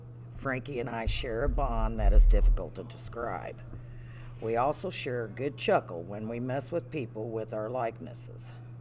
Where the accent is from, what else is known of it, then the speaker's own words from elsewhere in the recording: Minooka, Illinois, United States; I attended Minooka Schools, located about 50 miles southwest of Chicago.